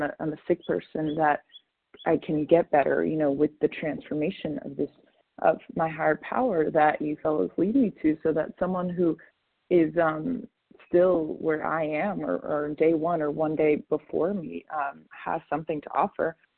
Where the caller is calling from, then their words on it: California, United States; I'm calling from California.